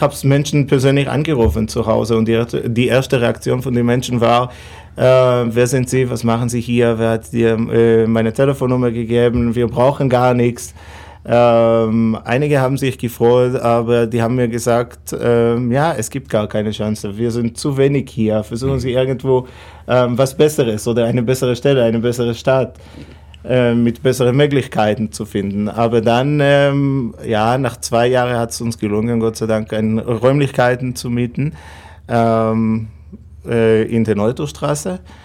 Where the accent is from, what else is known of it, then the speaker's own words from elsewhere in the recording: Israel; first language Hebrew; German is a second language; now in Germany; Ich komme aus Israel, meine Muttersprache ist Hebräisch.